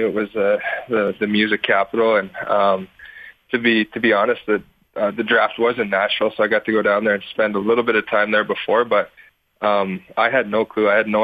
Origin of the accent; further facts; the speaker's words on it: Canada; But I guess for me, you know, growing up in Canada, obviously the goal is to play in the NHL, but I played baseball until I was 16.